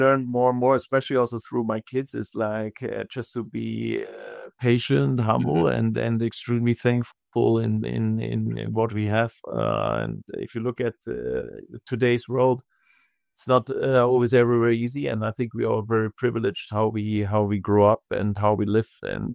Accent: Germany; I'm from Germany.

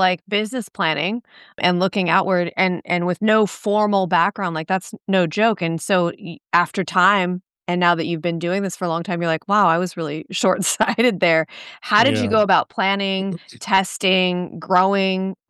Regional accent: San Diego, California, United States; And he did it all from my hometown, San Diego.

